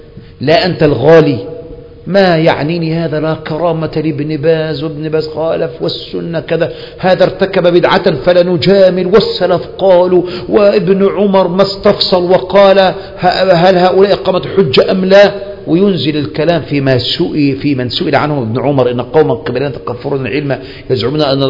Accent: Egypt; إنما عندنا في مصر هذا لباس شهرة

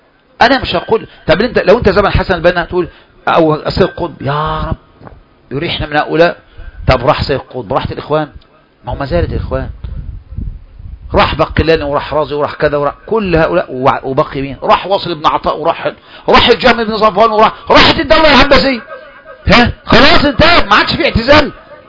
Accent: Egypt; انا كمصري

